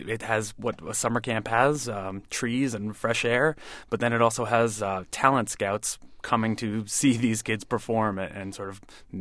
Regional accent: New York, United States; and I grew up on Long Island, and I would go into the city by myself to see shows

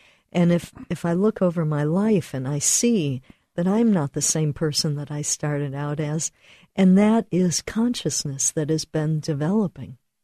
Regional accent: Buffalo, New York, United States; also born or lived in Miami; When I moved away from Buffalo, where I grew up, and that was just a very rich place for Catholicism

